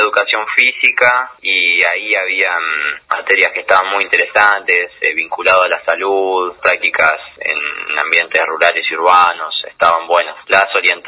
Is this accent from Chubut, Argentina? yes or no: yes; Esquel, Chubut, Argentina; nací en Esquel, viví toda mi vida allá y estudié en el secundario en la escuela 7722, 23 de marzo. La primaria la hice en la escuela 8 Manuel Belgrano.